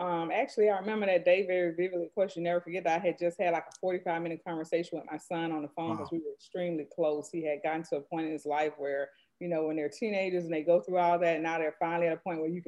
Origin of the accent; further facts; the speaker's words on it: Birmingham, Alabama, United States; I'm from Birmingham, Alabama. I'm one of 13 siblings.